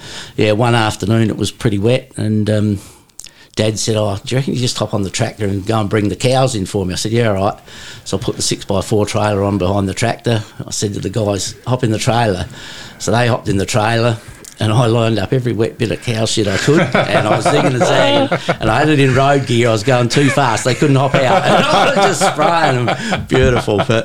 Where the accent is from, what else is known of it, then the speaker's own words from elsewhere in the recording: Kadina, South Australia, Australia; Kadena's my hometown. I was born at Kadena and spent the first 18 years growing up on the family farm, which was just on the edge of the township there at Kadena.